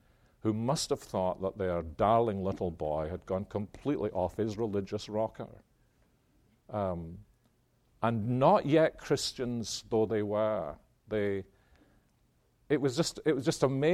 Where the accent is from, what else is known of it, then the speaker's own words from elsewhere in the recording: Scotland, United Kingdom; Now, that's one of the privileges of being Scottish.